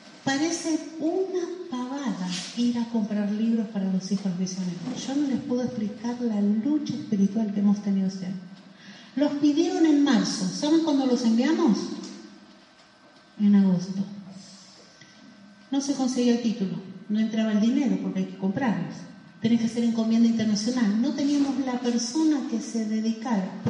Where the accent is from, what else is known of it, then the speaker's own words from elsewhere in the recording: Argentina; O ¿creen que es imposible que lo podamos hacer como argentinos?